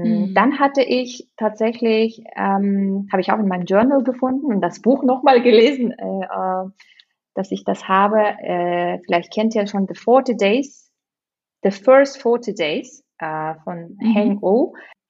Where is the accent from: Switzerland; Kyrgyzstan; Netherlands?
Kyrgyzstan; now in Germany; Ja, ich habe immer noch die Identity von meinem Land. Ich komme aus Kirgisien, also das ist wirklich ganz andere Kultur, Traditionen. Und ich bin auch Deutsch, so ein Zwischending.